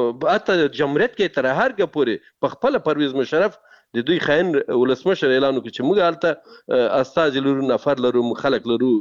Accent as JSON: {"language": "Pashto", "country": "Afghanistan", "said": "زه د یو افغان د یو پښتون په توګه"}